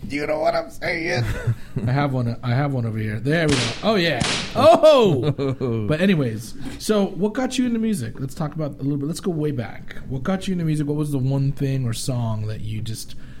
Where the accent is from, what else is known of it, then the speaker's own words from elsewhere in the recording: St. John's, Newfoundland and Labrador, Canada; Yeah, I was born in St. John's, Newfoundland. I'm a Newfie.